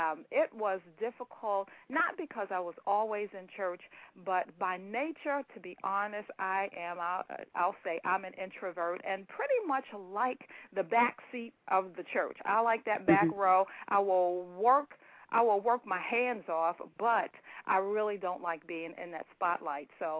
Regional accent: Baltimore, Maryland, United States; Well, I am a Baltimore native, born here, lived here, grown up here, been here all of my life. And actually, I love Baltimore, so I am a Baltimorean.

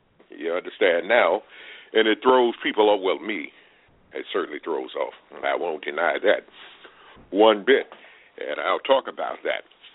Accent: North Carolina, United States; when I was a kid in North Carolina

